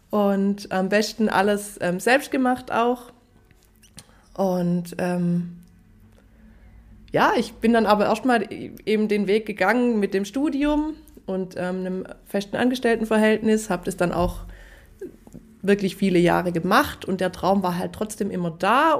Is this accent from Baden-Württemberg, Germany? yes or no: yes; Haigerloch, Baden-Württemberg, Germany; Ich komme ursprünglich aus Haigerloch. Mich hat es damals vor 13 Jahren nach Calw gezogen, weil ich dort nach meinem Studium einen Job angefangen habe.